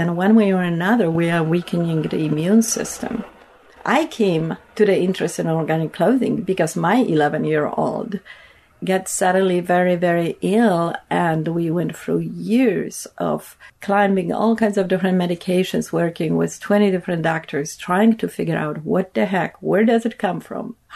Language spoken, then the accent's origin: English; Poland; I'm originally from Poland, and it's kind of funny. I grew up in a communist system.